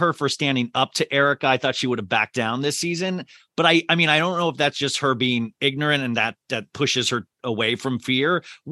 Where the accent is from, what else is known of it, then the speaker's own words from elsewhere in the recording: Kansas, United States; I grew up in Kansas. I am purely middle class.